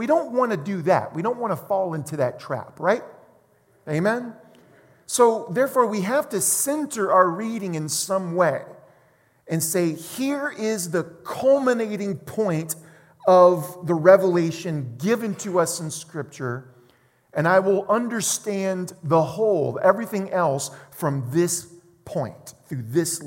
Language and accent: English; Louisiana, United States; Because I'm from South Louisiana, baby. I got to have my crawfish and crab and shrimp